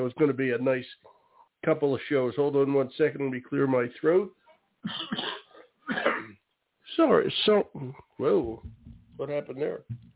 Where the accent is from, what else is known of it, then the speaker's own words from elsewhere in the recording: Philadelphia, Pennsylvania, United States; I grew up in Philly, and I know it well.